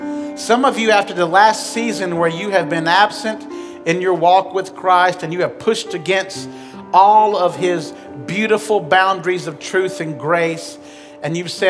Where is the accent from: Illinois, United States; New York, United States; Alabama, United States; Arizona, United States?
Alabama, United States; Huntsville; I grew up in Huntsville at Jackson Way Baptist Church